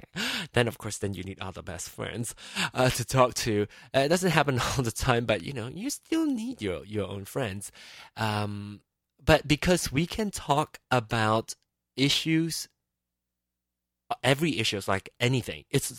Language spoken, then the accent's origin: English; Malaysia; I am Malaysian